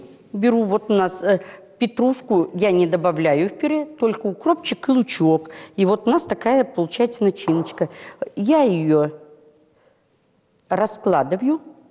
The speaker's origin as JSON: {"language": "Russian", "region": "Urals", "country": "Russia", "said": "Нет, мы сейчас уральцы."}